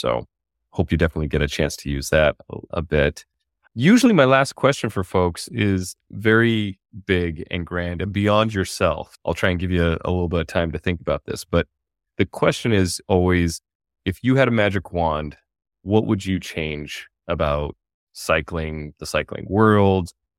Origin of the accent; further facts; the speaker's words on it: Utah, United States; also born or lived in Michigan, United States / Bay Area, United States; I grew up mountain biking in Utah, spent a good time in the Bay Area in California.